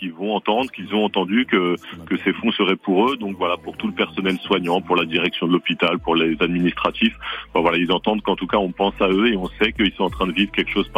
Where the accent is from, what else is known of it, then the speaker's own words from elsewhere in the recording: Saint-Denis, Île-de-France, France; Moi, je suis originaire de Saint-Denis.